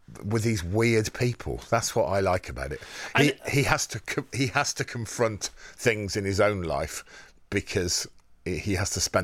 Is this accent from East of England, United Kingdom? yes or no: no; Wem, West Midlands, United Kingdom; I'm from Wemin, Shropshire.